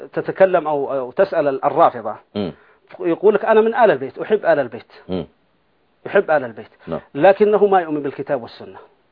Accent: Saudi Arabia; من عندنا بالسعودية

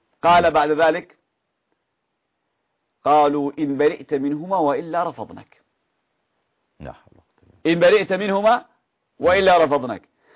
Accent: Yemen; عندنا في اليمن

